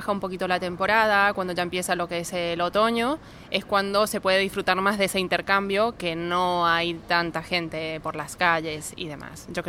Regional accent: Mendoza, Argentina; now in Málaga, Spain; Yo soy de Argentina, Mendoza, Argentina, capital, una de las capitales del vino.

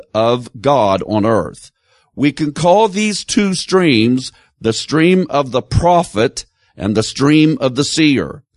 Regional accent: Missouri, United States; now in Tennessee, United States; So I grew up in Missouri before I was a Tennessean. And I've been a Tennessean, so I am now an official Southerner, and so I have even picked up some of the language.

